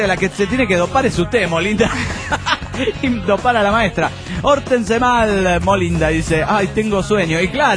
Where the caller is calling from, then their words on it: El Bolsón, Argentina; del Bolsón Argentina.